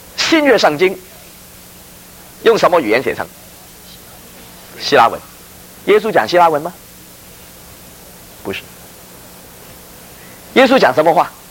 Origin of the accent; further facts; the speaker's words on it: Hong Kong; now in United States; 到我们长大的时候，我们在香港长大，变成中国人了